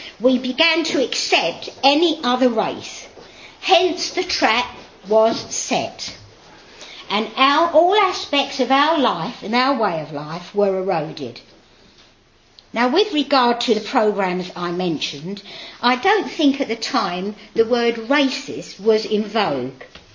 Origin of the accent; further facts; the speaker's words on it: Catford, London, United Kingdom; also born or lived in Deptford; I come from Catford, Lewisham, Blackheath, and the radical change there is beyond belief.